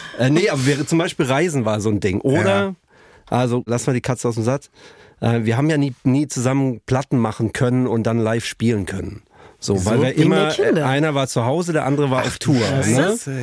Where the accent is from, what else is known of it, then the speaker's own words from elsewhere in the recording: Stuttgart, Baden-Württemberg, Germany; Ich bin Stuttgarter, ja.